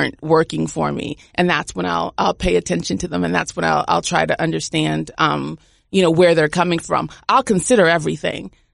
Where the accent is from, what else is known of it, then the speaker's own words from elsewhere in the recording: Nigeria; I'm going back as a tourist. I have my blue passport. I'm not going back as a Nigerian because I refuse.